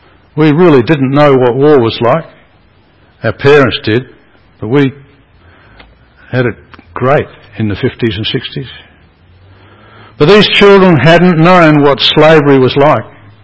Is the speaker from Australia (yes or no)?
yes; Australia; I mean, that's part of being Australian, isn't it? Rubbish the government.